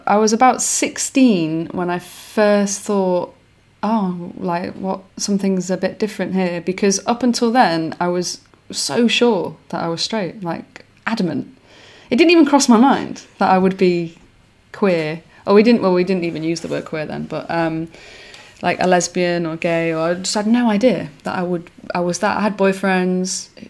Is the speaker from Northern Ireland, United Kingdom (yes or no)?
no; Manchester, North West England, United Kingdom; I was brought up on quite a rough council estate in Manchester.